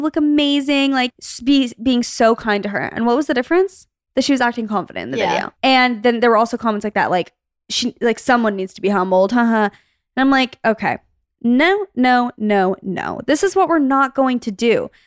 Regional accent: Arizona, United States; the reason I feel like it's okay to complain is because we grew up in Arizona. We know heat.

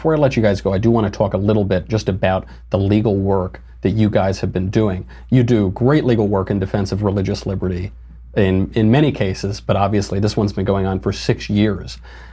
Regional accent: New York, United States; now in Los Angeles, United States; I'm from New York, I live

